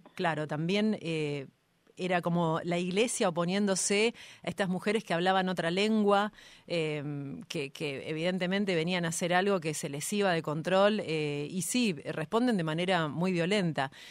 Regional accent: Argentina; tiene varias pinceladas de nuestro ADN como argentinos, ¿no?

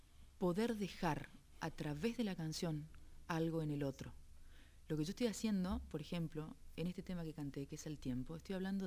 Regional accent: Corrientes, Argentina; doy un ejemplo del litoral, de donde vengo. Entonces estoy nombrando el río, estoy nombrando el calor de Corrientes

